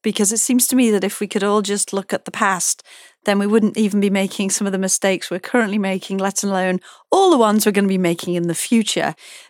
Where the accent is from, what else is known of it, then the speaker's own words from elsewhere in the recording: North West England, United Kingdom; I grew up on the Wirral, which is north of Wales and south of Liverpool. It's a little peninsula there.